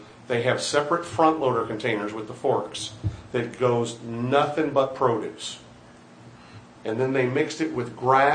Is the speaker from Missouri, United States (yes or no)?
yes; Missouri, United States; I'm from Missouri. I want you to show me.